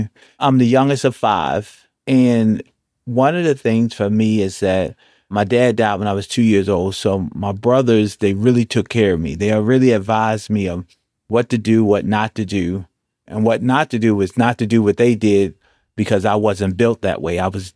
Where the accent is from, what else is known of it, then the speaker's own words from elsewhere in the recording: Baltimore, Maryland, United States; And so I grew up in West Baltimore with a single family home. I have three birth brothers.